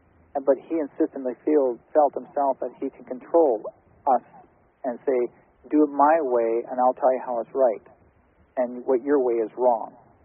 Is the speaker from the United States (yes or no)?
no; Canada; I'm not an American, I'm a Canadian, but yourselves being American, you believe strong, free, the brave, your Constitution, right?